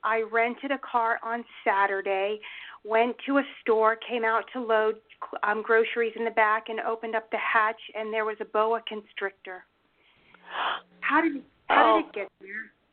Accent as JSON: {"language": "English", "region": "Florida", "country": "United States", "said": "Hey, it's … I'm from Florida."}